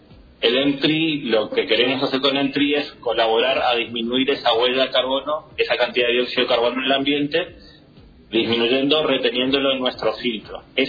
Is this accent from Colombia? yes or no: no; Corrientes, Argentina; Yo soy de Corrientes.